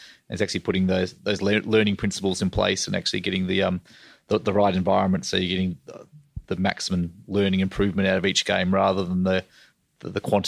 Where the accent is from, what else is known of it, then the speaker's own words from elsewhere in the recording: Victoria, Australia; I grew up in Victoria, it would have been an AFL game.